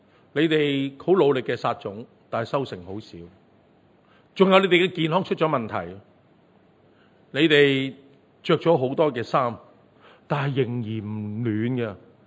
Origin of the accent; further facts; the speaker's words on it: Hong Kong; 今天我们香港人有时候太忙了